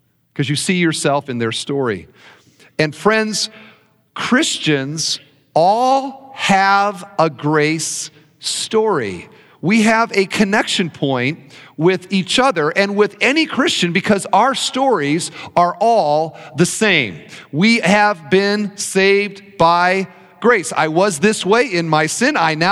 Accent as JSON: {"language": "English", "region": "Indiana", "country": "United States", "said": "\"We're from Indiana too. What part of Indiana?\" \"Well, we're northwest in Indiana.\" \"We're from northwest. What county?\" \"Lake County.\""}